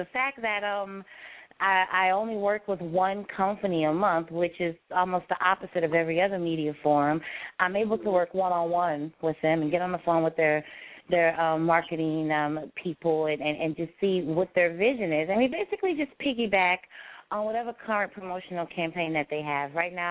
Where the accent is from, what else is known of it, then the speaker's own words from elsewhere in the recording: New Orleans, Louisiana, United States; being that we're from New Orleans.